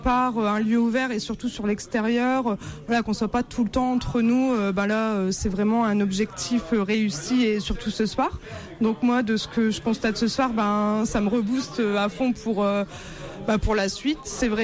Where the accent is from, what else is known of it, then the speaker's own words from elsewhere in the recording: Lens, Hauts-de-France, France; Moi je suis issue du bassin minier, de Lens à l'origine. Là j'ai vécu 10 ans à Liévin.